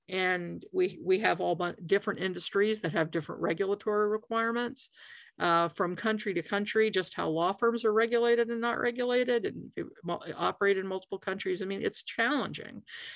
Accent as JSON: {"language": "English", "town": "Washington", "region": "District of Columbia", "country": "United States", "tie": "born or raised there", "said": "It's also DC's my hometown, so it's always fun for me to go back there."}